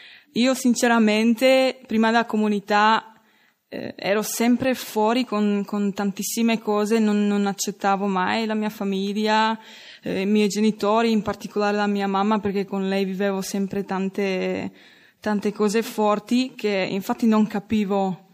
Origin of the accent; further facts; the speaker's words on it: Czechia; Italian is a second language; now in Italy; vengo dalla Repubblica Ceca, ho 25 anni